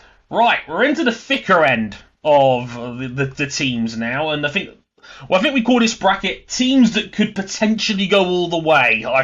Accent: London, United Kingdom; And then they go to my hometown of London. We're back in London at the XL Centre on July 30th and 31st.

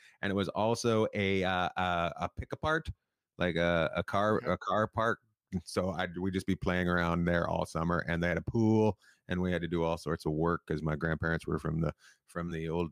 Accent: Terrace, British Columbia, Canada; I grew up in Terrace, British Columbia.

